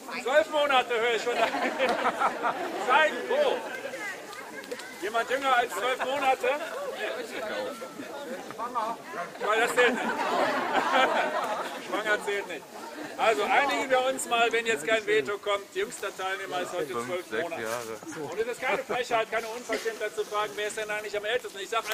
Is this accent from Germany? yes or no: yes; Aachen, North Rhine-Westphalia, Germany; Ich komme aus Aachen. Aachen ist ja aus verschiedenen Gründen relativ bekannt.